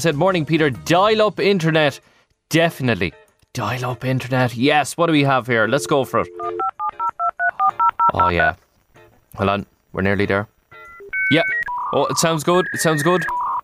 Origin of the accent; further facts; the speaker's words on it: Ireland; And as any Irish person with a good functioning blather knows, that means, can I have permission to go to the toilet?